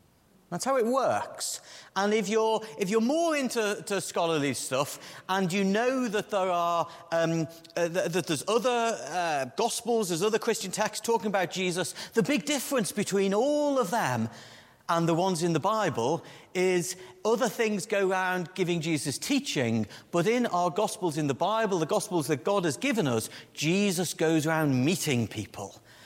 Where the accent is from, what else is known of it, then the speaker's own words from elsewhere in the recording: Liverpool, North West England, United Kingdom; And because I'm from Liverpool myself, it did remind me